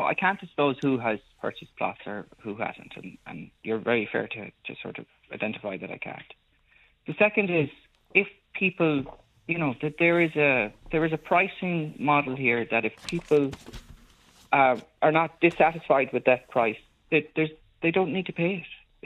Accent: Ireland; I'm as Irish as the next person.

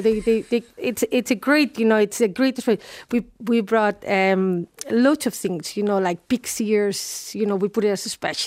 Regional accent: Barcelona, Catalonia, Spain; I mean, I'm from Barcelona, and my dad goes Sunday morning at 8 o'clock in the morning because it's the first one up. He goes to the churreria and he buys the churros, he brings them home

